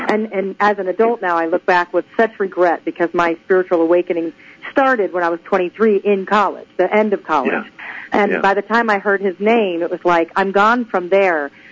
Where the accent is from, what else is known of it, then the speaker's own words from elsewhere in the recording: the South, United States; you're from the South, I'm from the South, people just shut it down.